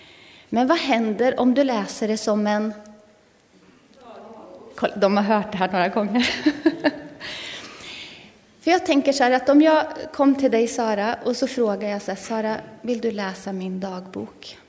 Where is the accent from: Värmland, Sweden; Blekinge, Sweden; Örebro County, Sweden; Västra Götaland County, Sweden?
Örebro County, Sweden; Karlskoga; now in Lundsbrunn, Sweden; Så jag kommer från Karlskoga, men bor nu i Västergötland, i Lundsbrunn. Ja, och är nygift där också.